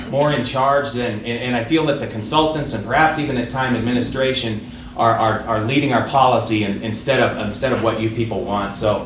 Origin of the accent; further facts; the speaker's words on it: Billings, Montana, United States; I have lived in Montana all my life. I was born and raised in Billings.